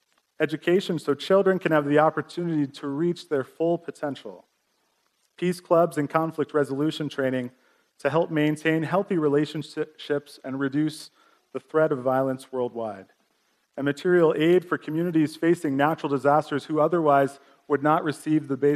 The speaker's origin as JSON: {"language": "English", "region": "Nova Scotia", "country": "Canada", "tie": "born or raised there", "lives_now": "Calgary, Canada", "said": "I grew up in the Annapolis Valley, Nova Scotia. It's a very small area. My first home was right next to the Bay of Fundy. Grew up on a hobby farm with cows, goats, chickens"}